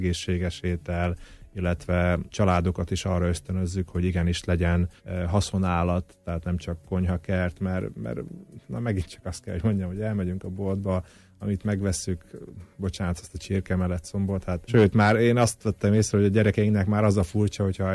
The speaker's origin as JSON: {"language": "Hungarian", "region": "Zakarpattia Oblast", "country": "Ukraine", "said": "legyünk büszkék arra, hogy magyarok vagyunk, még akkor is, hogyha gyakorlatilag Kárpátalján most legnehezebb sorsban van az egész Kárpát-medencében, hiszen 4 éve háború zajlik, olyan országban élünk"}